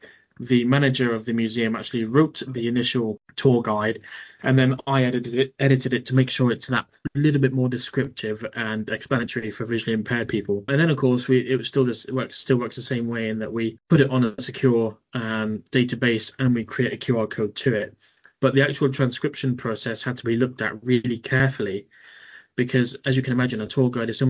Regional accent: Plymouth, South West England, United Kingdom; But we've got quite a few in my hometown of Plymouth, quite a few in the southwest.

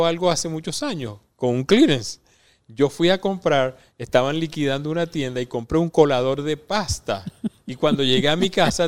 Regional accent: Venezuela; en los países nuestros, nosotros que somos venezolanos

